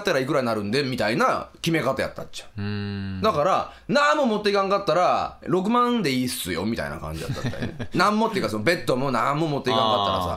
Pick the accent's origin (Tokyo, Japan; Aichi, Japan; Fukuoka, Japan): Fukuoka, Japan; 俺福岡の人間ですなんやけど、